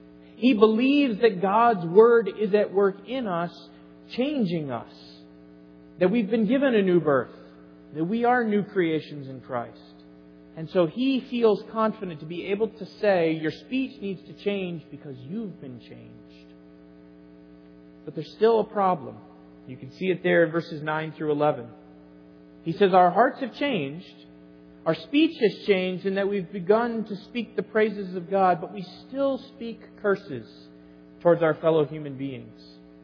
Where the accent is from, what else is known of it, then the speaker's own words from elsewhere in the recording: Atlanta, Georgia, United States; born there; now in Wisconsin, United States; I'm not really from Wisconsin. I was actually born to 2 New Englanders who had moved to Atlanta, Georgia. And I then spent my first 13 years of my life livin